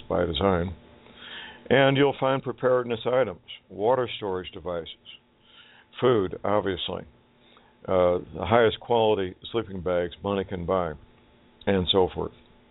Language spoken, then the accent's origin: English; St. Louis, Missouri, United States; living and working in my hometown, metropolitan St. Louis, Missouri.